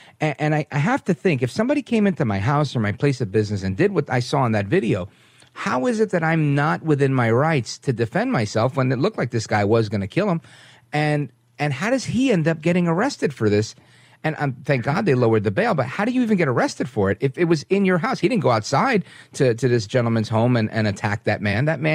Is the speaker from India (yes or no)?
no; Brooklyn, New York, United States; You know, I grew up in Brooklyn.